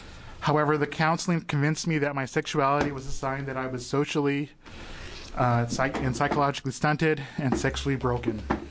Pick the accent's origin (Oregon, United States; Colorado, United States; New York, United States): Oregon, United States; Portland; I was born and raised in Portland, where I still reside.